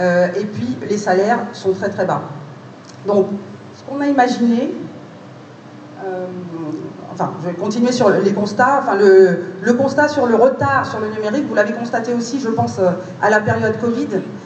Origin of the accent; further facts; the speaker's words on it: Guadeloupe, France; Je suis originaire de Guadeloupe. Ma mère est de Trois-Rivières. Mon père est du Moule. J'habite dans la région parisienne.